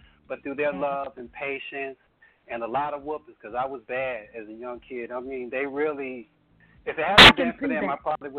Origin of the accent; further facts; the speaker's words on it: Chicago, Illinois, United States; because I grew up in Chicago way back in the day